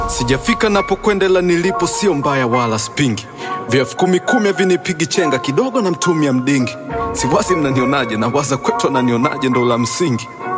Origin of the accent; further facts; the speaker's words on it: Temeke, Dar es Salaam, Tanzania; natoka Temeke kule mbako muga mbona ruka na kukanyagana